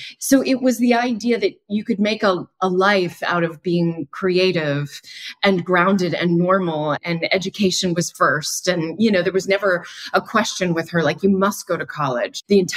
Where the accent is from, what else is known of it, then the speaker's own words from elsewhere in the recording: Yonkers, New York, United States; Yeah, I was born in Yonkers and we lived right on the border of Bronxville and Yonkers. So my mother called it Bronkers.